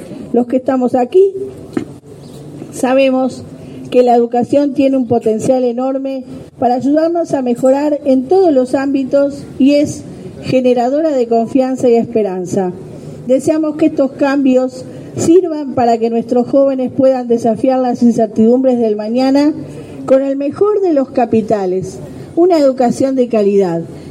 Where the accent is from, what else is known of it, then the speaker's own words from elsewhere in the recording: Uruguay; reivindico esos valores como uruguayos, por supuesto, que también en la localidad de Dolores